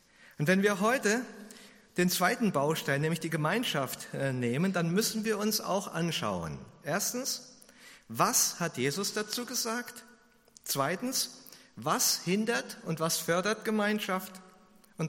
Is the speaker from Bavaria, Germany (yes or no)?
yes; Heigerselbach, Bavaria, Germany; In dem Dorf, wo ich herkomme, in Heigerselbach